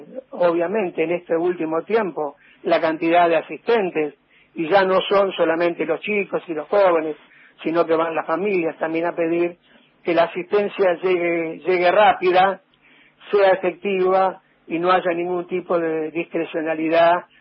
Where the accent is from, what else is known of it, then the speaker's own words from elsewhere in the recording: Argentina; que somos todos los argentinos